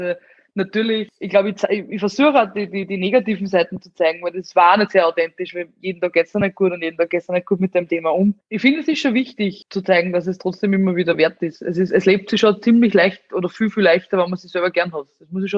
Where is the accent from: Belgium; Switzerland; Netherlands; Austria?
Austria; Amstetten, Lower Austria; Ich bin ja aus Amstetten, da gibt es die Stadthalle und da gibt es ein Restaurant drinnen und das haben damals meine Großeltern geführt